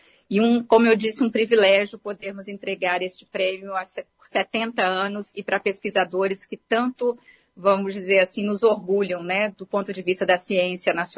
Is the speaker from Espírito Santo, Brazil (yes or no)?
yes; Espírito Santo, Brazil; nós que viemos do interior, eu sou do interior do Espírito Santo, e a gente cresceu com aonde, vamos dizer assim, a chegada de um médico era quase um acontecimento na minha comunidade rural.